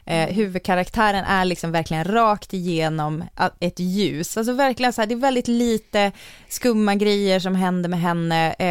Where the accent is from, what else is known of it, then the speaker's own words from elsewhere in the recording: Umeå, Västerbotten County, Sweden; jag växte upp i Umeå